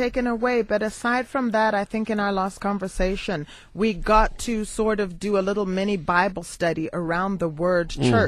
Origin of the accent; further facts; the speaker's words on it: United States; that's why I use the word house because I grew up in the United States.